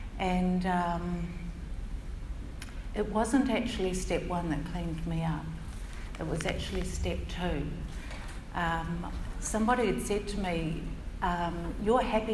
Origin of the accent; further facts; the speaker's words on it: Auckland, New Zealand; I'm from Auckland and I'm over here for the weekend.